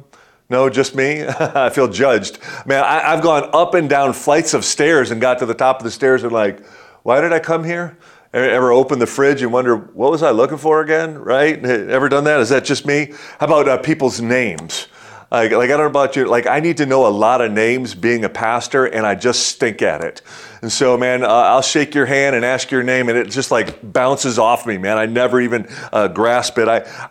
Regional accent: Detroit, Michigan, United States; it was in 1987 in my hometown of Detroit

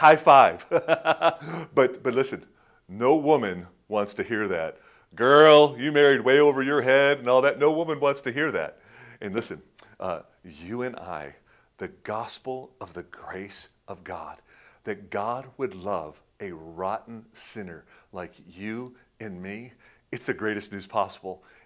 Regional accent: Detroit, Michigan, United States; Back in 1994, the U.S. Figure Skating Champions were taking place actually in my hometown, Detroit, Michigan, Joe Louis Arena.

